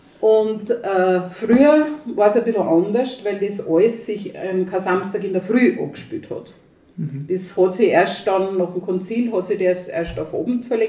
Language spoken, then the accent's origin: German; Lower Austria, Austria; Die Palmbuschen, wie bei uns daheim in Niederösterreich, hat man dann oben